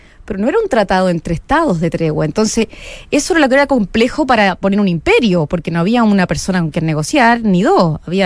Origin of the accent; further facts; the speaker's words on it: Chile; nosotros como chilenos